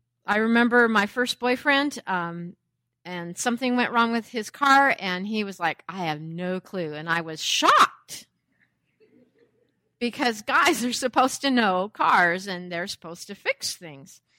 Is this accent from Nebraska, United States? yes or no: no; Camas, Washington, United States; And I grew up in Camas, Washington, and that next summer we had ashes on the ground the whole time.